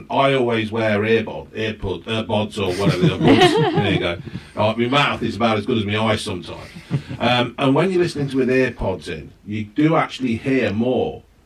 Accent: England, United Kingdom; I'm English.

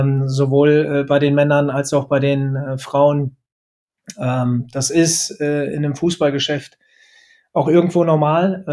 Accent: Frankfurt, Hesse, Germany; Ich bin ein Frankfurter Junge, ein Frankfurter Bub, wie wir in Frankfurt sagen. Bin dort groß geworden

